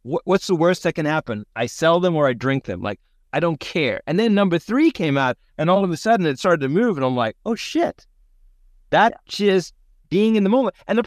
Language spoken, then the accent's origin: English; South Africa; I grew up in South Africa.